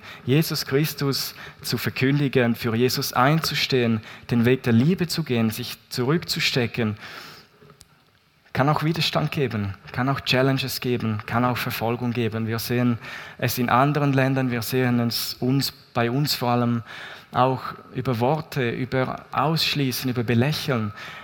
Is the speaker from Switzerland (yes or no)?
yes; Appenzell, Appenzell Innerrhoden, Switzerland; Ich bin in Appenzell aufgewachsen.